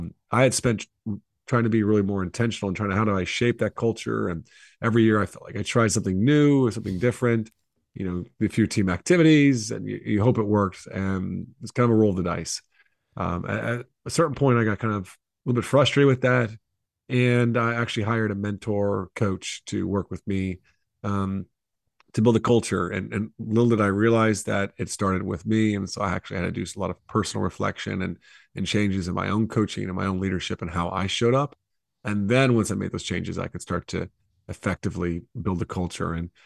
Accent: United States; moved away as an adult; Yeah, I grew up playing basketball in the States

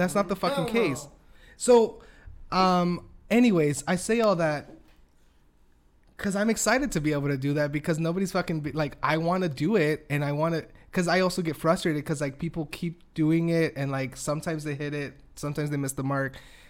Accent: United States; man, I've been born and raised here. And, like, I want to make that thing that feels in between. Like, I'm American and I'm Mexican.

